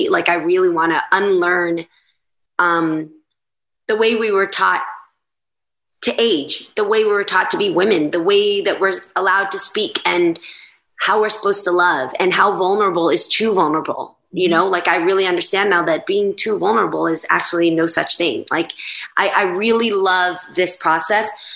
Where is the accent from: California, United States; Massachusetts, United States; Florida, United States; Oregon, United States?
California, United States; I was teaching my aunts how to dance hyphy because we're from the Bay